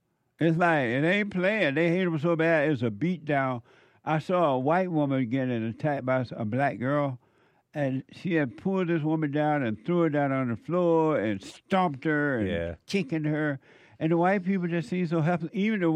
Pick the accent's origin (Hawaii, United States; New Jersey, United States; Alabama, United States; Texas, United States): Alabama, United States; I grew up in Alabama with a girl.